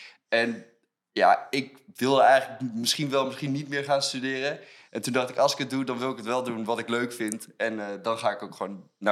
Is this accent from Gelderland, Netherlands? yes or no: yes; Apeldoorn, Gelderland, Netherlands; now in Driebergen, Netherlands; Ik ben 24 jaar. En ik kom uit Apeldoorn, maar ik ben wel gaan wonen in Driebergen op kamers met drie leuke huisgenoten.